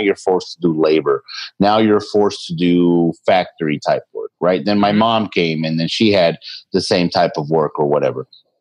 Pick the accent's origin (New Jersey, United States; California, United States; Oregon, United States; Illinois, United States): California, United States; Los Angeles; That, where are you from? That was how it was asked in South LA where I was growing up.